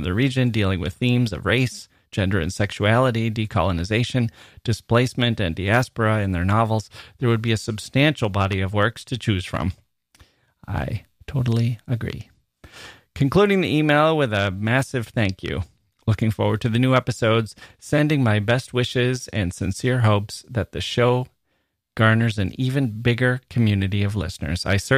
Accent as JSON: {"language": "English", "country": "India", "tie": "born or raised there", "said": "at the beginning of the COVID-19 lockdown in India, when I had to come back to my hometown some 5 hours away from Delhi."}